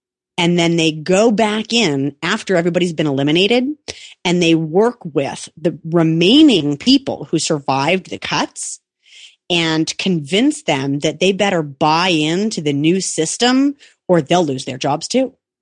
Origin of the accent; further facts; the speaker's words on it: Milwaukee, Wisconsin, United States; moved away as an adult; So even though we grew up in Milwaukee and I went to school in Madison, when I moved to San Francisco